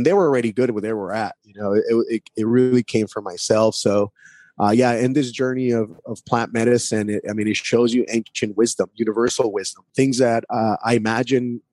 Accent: United States; so I grew up in the States as an illegal immigrant.

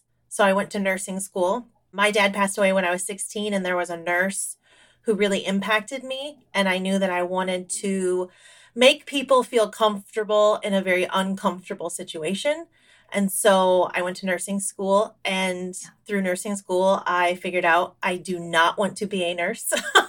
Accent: Iowa, United States; I am from Iowa in the United States.

